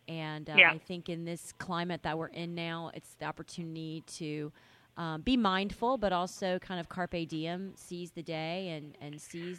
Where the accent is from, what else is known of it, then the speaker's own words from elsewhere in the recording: Southeast, United States; and I'm from the Southeast, and so it reminded me so much of you know, where I'm from, and just gorgeous.